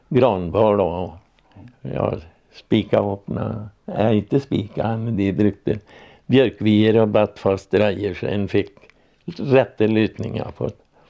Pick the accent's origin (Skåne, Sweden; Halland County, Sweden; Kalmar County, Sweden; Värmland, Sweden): Värmland, Sweden; Järnskogen; Det var när jag var hemma i Järnskogen.